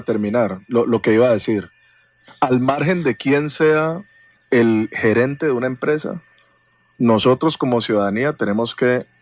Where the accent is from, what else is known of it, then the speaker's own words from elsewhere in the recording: Cali, Valle del Cauca, Colombia; Yo siempre soñé con regresar a mi ciudad. Yo nací aquí en Cali, amo a Cali.